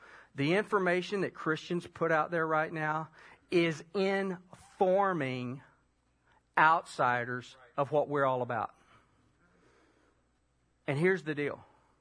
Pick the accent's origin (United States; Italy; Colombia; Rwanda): United States; Keller, Texas; You know, I'm from Keller.